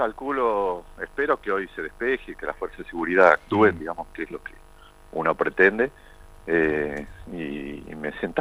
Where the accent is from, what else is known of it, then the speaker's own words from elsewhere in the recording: Salta, Argentina; lo hago como salteño, como argentino que pretende una libre circulación